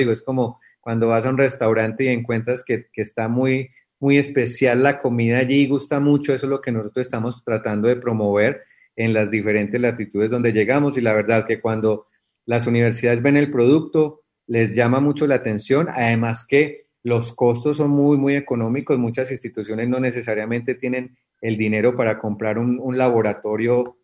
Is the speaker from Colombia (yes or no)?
yes; Colombia; ha sido muy sorpresivo para nosotros como colombianos